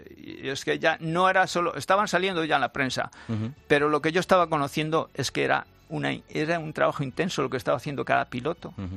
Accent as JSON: {"language": "Spanish", "town": "Las Navas del Marqués", "region": "Castile and León", "country": "Spain", "tie": "born or raised there", "said": "yo soy de Tierra de Nieve, soy de Ávila, de las Navas del Marqués. Entonces yo he crecido con esto."}